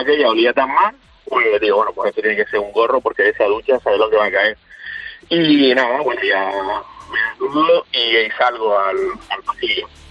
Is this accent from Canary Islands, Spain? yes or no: yes; Canary Islands, Spain; yo soy de Gran Canaria, de un barrio pequeñito de allí